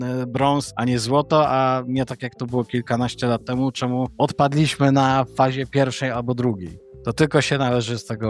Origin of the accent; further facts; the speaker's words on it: Malbork, Pomeranian Voivodeship, Poland; bo ja pochodzę z Malborka i gdzieś ten pierwszy kontakt ze sportem to była siatkówka w grupach młodzieżowych.